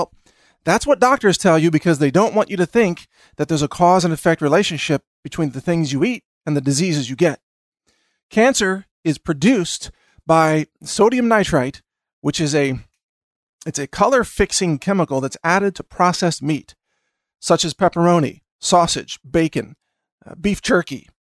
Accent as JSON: {"language": "English", "region": "Texas", "country": "United States", "said": "And just so you know, I'm a Texan."}